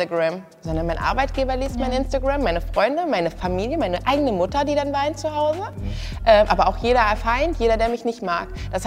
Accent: Kassel, Hesse, Germany; ich komme aus Kassel, bin auch 24

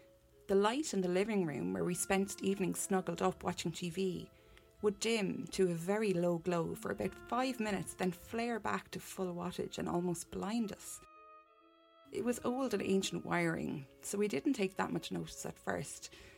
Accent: Ireland; I realise in the States you guys say mobile, I just can't say that because I'm Irish

